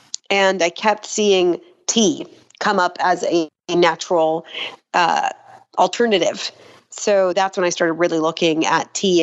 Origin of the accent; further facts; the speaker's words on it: Florida, United States; also born or lived in Israel; my family immigrated to Florida when I was six from Israel, and I really grew up in a very low income family.